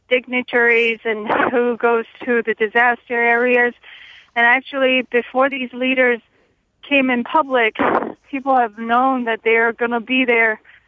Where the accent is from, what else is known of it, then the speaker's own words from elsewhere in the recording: China; English is a second language; moved away; Yes, I came from China 26 years ago, and I go back every year, travel back.